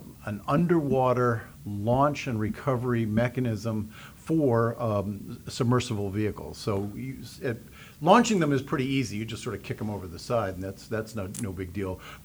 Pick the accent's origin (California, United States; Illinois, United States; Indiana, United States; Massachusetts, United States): Massachusetts, United States; Marion; I grew up here in Marion, just down the bay, little further commute.